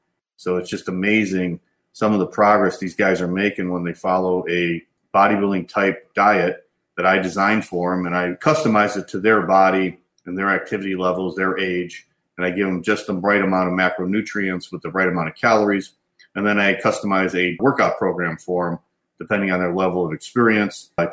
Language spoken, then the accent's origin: English; Chicago, Illinois, United States; And I, of course, remember Lance from growing up in Chicago, because Lance was kind of a legend around the Chicago area back in the 70s and 80s.